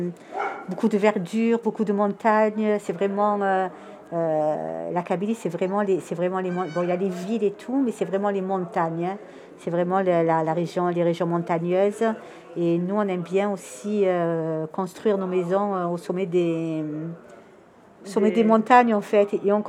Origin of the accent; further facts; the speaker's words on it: France; Autant je suis très, très bien en France, parce que je suis née en France, j'ai vécu, et j'aime bien la culture française et tout.